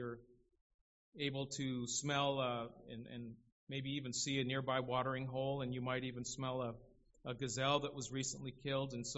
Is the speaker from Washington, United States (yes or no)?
no; Pasadena, California, United States; I grew up in Pasadena